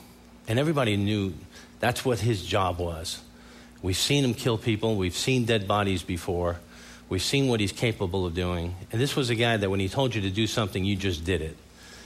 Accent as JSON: {"language": "English", "town": "New York City", "region": "New York", "country": "United States", "said": "Listen, you can make me feel really welcome because I am from New York City."}